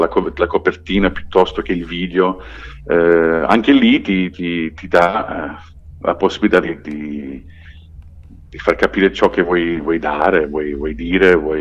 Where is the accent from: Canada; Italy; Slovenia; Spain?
Canada; first language English; Italian is a second language; io sono canadese, cioè io sono madrelingua inglese.